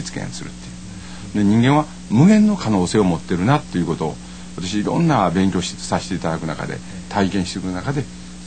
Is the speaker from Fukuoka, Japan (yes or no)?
no; Nara, Japan; also born or lived in Kanazawa; 私金沢で生まれたんですけども